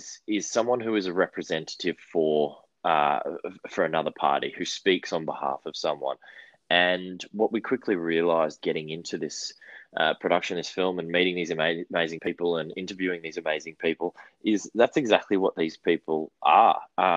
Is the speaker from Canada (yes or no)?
no; Queensland, Australia; I grew up in Queensland